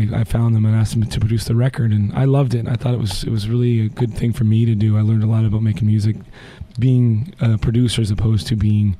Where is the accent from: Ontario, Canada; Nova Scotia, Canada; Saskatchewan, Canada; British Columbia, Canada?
Nova Scotia, Canada; Well, probably my hometown, because this is killer surf in Nova Scotia.